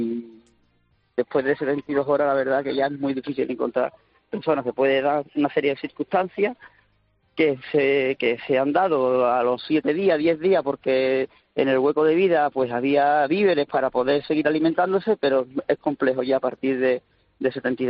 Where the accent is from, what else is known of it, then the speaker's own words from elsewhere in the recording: Villanueva de la Fiscal, Andalusia, Spain; Yo, por ejemplo, soy de Villanueva de la Fiscal, de Sevilla, pero